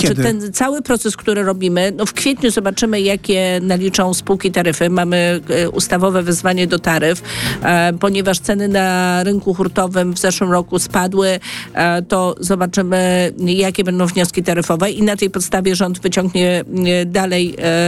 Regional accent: Gniezno, Greater Poland Voivodeship, Poland; ja pochodzę z Gniezna, więc dla mnie jest to rok milenijny wyjątkowy. Będziemy mieli wielkie obchody w naszym mieście i to jest rok niezwykle dla mojego rodzinnego miasta ważny.

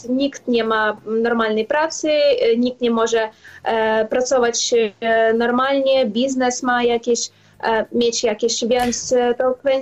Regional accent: Ukraine; Polish is a second language; my Ukraińcy, my chcemy, żeby ta wojna skończyła się i my robimy wszystko, co my możemy.

